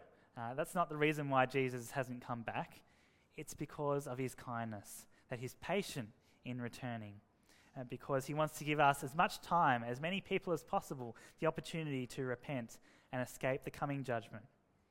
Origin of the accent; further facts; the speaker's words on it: Sydney, New South Wales, Australia; Oh, we're from Sydney. It's a pretty multicultural place in Sydney.